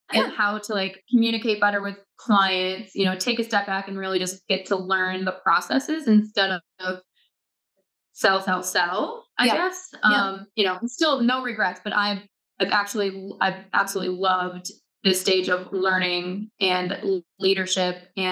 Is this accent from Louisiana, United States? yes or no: no; New York, United States; I'm a New Yorker. Like I do like to reply really quickly. I talk really fast. I talk with my hands